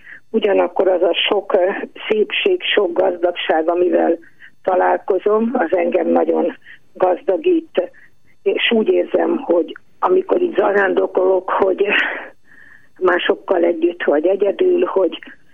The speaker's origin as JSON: {"language": "Hungarian", "town": "Pannonhalma", "region": "Győr-Moson-Sopron", "country": "Hungary", "tie": "born or raised there", "said": "én a gyerekkoromat Pannonhalmán, akkor úgy hívták, ugye, hogy Győr-Szentmárton, a falut, ott töltöttem"}